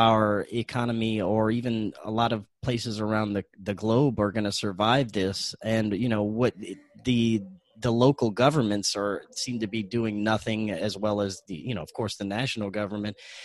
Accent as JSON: {"language": "English", "region": "Louisiana", "country": "United States", "tie": "born or raised there", "said": "Just now in my home state of Louisiana and New Orleans, they're mandating that they're going to have a task force"}